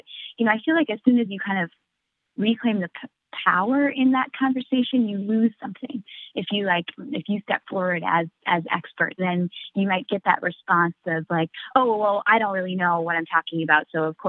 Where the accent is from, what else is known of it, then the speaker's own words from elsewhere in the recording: Minnesota, United States; I'm from Northern Minnesota. I know a little bit about that.